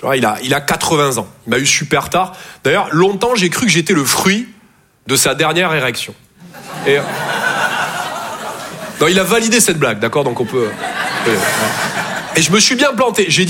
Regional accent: Toulouse, Occitanie, France; accent: Toulouse; Je viens de Toulouse à la base. Ouais, ça s'entend un peu. Ouais. Bah, mon accent, c'est vraiment comme mon sexe. Je sors que quand je suis en confiance.

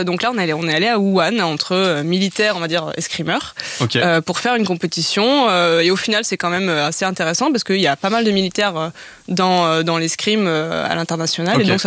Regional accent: Paris, Île-de-France, France; et je suis parisienne, donc je sais ce que je dis

